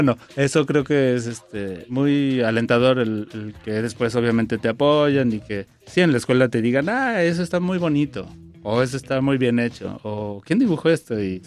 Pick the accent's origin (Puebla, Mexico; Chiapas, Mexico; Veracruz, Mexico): Puebla, Mexico; now in Mexico City, Mexico; porque yo nací en la ciudad, pero crecí en Puebla. Okay. Y luego regreso a los 12 años, 13, para la secundaria.